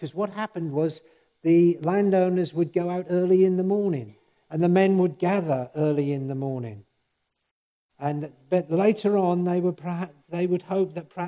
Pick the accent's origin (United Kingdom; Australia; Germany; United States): United Kingdom; East of England; You have to forgive my English because I was born and bred in Suffolk.